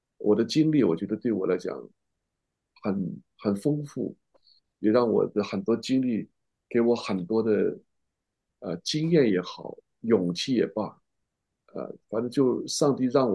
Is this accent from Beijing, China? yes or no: no; Guangzhou, Guangdong, China; also born or lived in Hong Kong; 我是从小到大在广州长大，所以我会讲毛板台啦。我在香港也住了4年多。